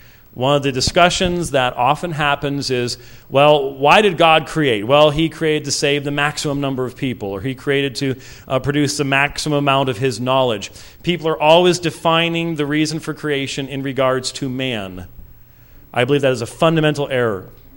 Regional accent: Scotland, United Kingdom; I'm Scottish

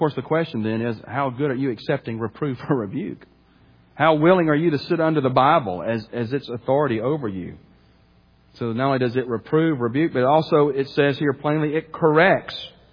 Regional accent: Birmingham, Alabama, United States; the high school I went to and growing up in Birmingham was, it was founded in like 1967, and now it doesn't exist anymore.

